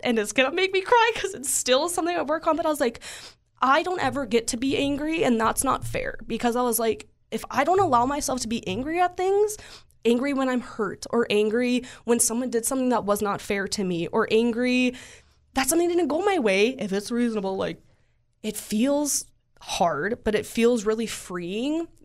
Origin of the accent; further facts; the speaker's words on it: United States; moved away as an adult; now in Canada; but I'm originally from the States.